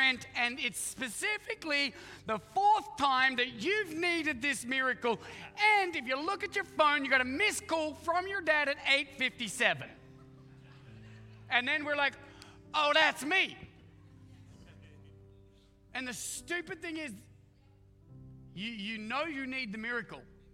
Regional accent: Australia; I'm Australian

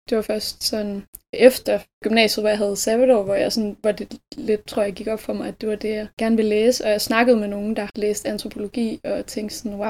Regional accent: Algen, Central Denmark Region, Denmark; Jeg er fra en lille by, der hedder Algen, som ligger sådan omkring ved Skanderborg-området.

